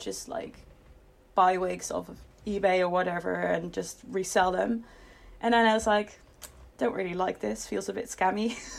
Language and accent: English; South Holland, Netherlands; now in United Kingdom; No, I'm from the Netherlands.